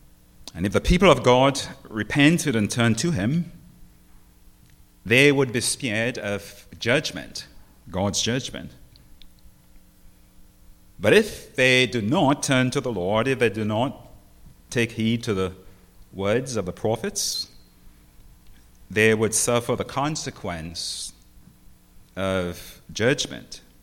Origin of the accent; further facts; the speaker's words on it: Grenada; moved away; also born or lived in New York / Toronto / Mississauga / Stouffville; I moved from Grenada to New York, New York to Toronto, Toronto to Mississauga, Mississauga back to Toronto, Toronto to Stouffville, Stouffville to Toronto, and back to New York, and back and forth.